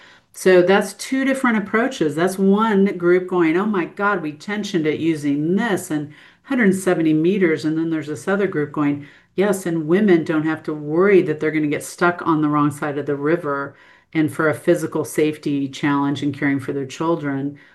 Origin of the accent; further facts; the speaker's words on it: United States; moved away as an adult; now in Australia; It's me being American in Australia.